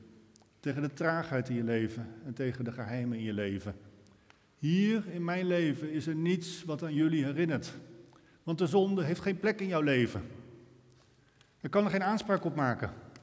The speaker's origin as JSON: {"language": "Dutch", "country": "Netherlands", "said": "En waar is een van onze verdiensten dat wij als Hollanders in staat zijn geweest om de dodo uit te roeien."}